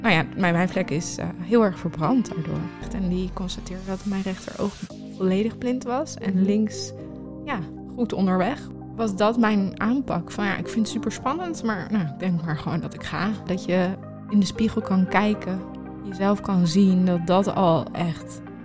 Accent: Amsterdam, North Holland, Netherlands; ik ben in Hartje Amsterdam opgegroeid, bij het Vondelpark in de buurt.

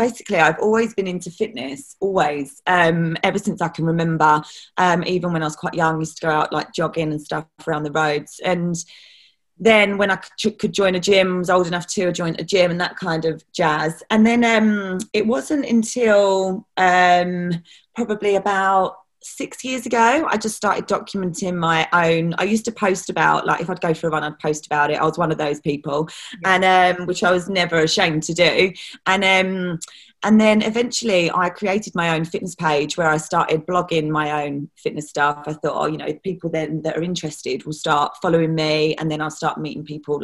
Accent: East of England, United Kingdom; I'm from Essex

